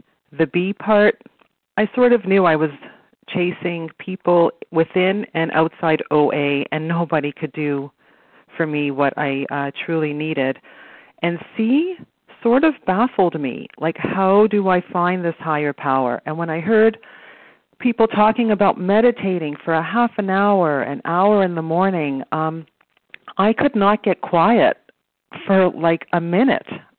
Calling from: Toronto, Ontario, Canada; So I'm calling from Toronto, Canada

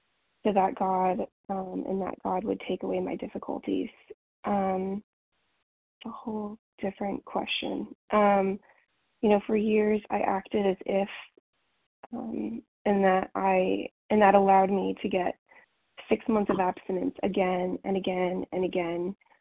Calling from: Texas, United States; compulsive overeater in Texas.

